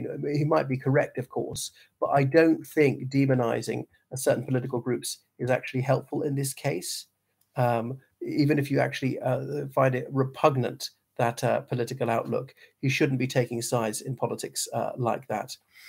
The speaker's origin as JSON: {"language": "English", "country": "Ireland", "said": "But I'm obviously Irish people, we've emigrated in huge numbers."}